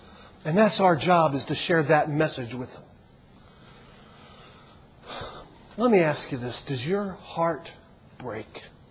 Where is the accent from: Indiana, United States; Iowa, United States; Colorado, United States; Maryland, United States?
Maryland, United States; Baltimore; I came from Baltimore, and Baltimore, you guys are rowdy compared to Baltimore. Most of the folks, you know, I grew up in Baltimore.